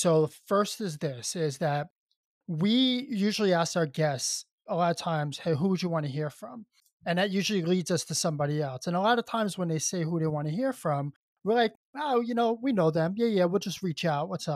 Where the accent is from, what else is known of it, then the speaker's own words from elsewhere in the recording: Brooklyn, New York, United States; I was born in Flatbush. I was born I was born on Argyle Road in Brooklyn, right?